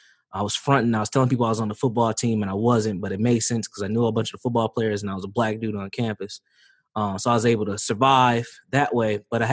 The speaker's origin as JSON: {"language": "English", "town": "St. Paul", "region": "Minnesota", "country": "United States", "tie": "born or raised there", "said": "Born and raised in St. Paul, Minnesota. Yes, we do have black folks out here."}